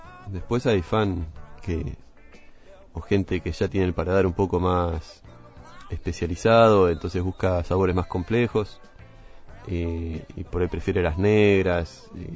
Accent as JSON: {"language": "Spanish", "region": "Río Negro", "country": "Argentina", "said": "Yo soy de Río Negro y siempre me interesaba el tema de la cerveza."}